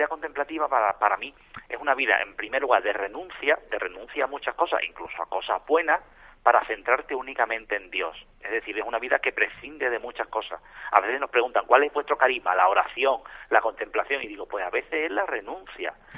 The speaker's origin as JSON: {"language": "Spanish", "town": "Seville", "region": "Andalusia", "country": "Spain", "said": "Hay algún andaluz más. Somos unos cuantos andaluces, pero sí, de Sevilla soy yo el único."}